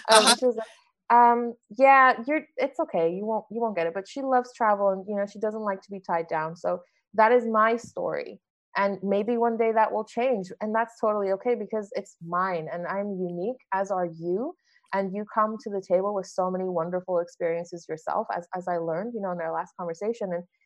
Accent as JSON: {"language": "English", "country": "Taiwan", "tie": "born or raised there", "also_born_or_lived": "Netherlands", "said": "So, you know, I grew up in Taiwan. Most people are entrepreneurial there, but they don't think you'll make it."}